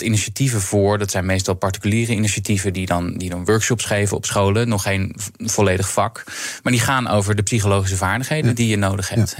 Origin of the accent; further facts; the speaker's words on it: Haarlem, North Holland, Netherlands; met een lokale partij in Haarlem, waar ik vandaan kom.